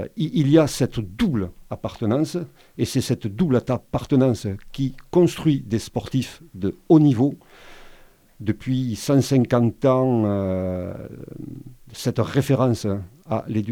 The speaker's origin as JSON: {"language": "French", "region": "south of France", "country": "France", "said": "Je suis du Midi, comme mon accent ne le montre pas."}